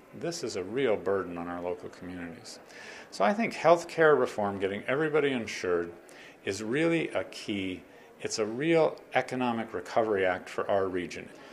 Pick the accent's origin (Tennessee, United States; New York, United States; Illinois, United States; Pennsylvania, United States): New York, United States; Saratoga; I was raised in Saratoga.